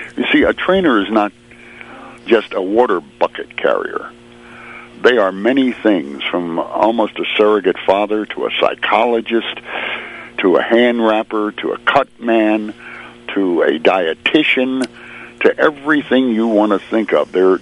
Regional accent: Washington, District of Columbia, United States; also born or lived in Richmond, Virginia; now in New York, United States; Well, but New York had so many of them, and albeit I'm not originally a New Yorker, I'm from Washington, D.C. and Richmond, Virginia.

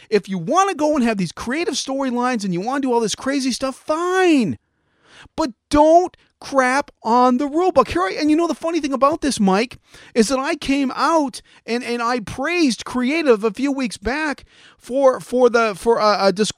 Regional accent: Canada; even in Canada, even in my home country

